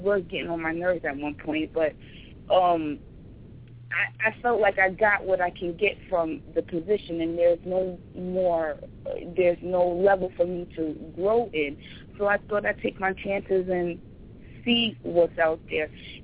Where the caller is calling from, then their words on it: Stamford, Connecticut, United States; calling from Stamford, Connecticut.